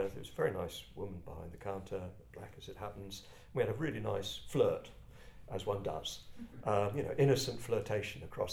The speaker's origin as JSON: {"language": "English", "region": "London", "country": "United Kingdom", "accent": "Cockney", "said": "Very bad Cockney accent I used to have"}